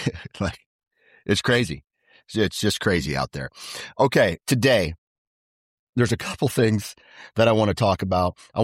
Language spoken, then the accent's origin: English; Iowa, United States; because I'm from Iowa